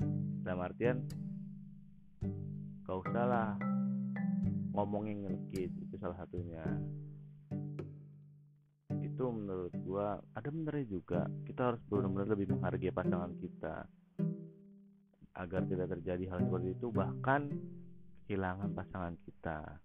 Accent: Java, Indonesia; Gue bukan orang Sunda, gue orang Jawa.

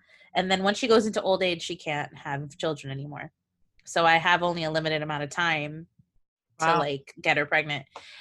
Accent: Florida, United States; So tropical, because I'm from Florida.

